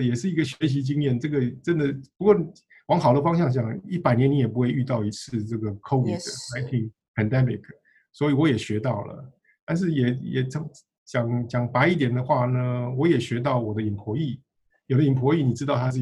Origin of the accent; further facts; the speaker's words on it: China; now in United States; 我们中国人